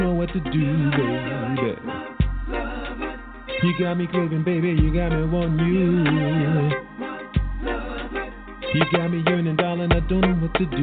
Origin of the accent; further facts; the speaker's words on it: New York, United States; Oh, I'm from. Yeah. I'm in New York. I'm a New Yorker. I'm from New York. Born and raised New Yorker.